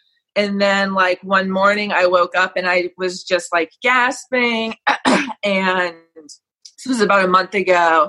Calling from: Los Angeles, California, United States; Mulholland and Beverly Glen.

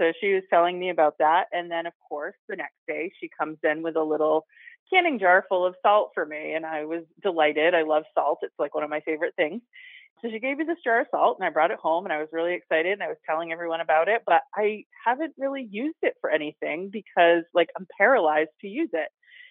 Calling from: Winthrop, Maine, United States; I am calling from Winthrop, Maine.

